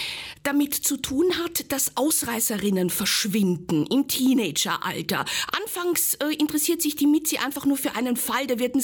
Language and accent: German; Graz, Styria, Austria; Also ich bin ja geboren und aufgewachsen in Graz, in der Steiermark.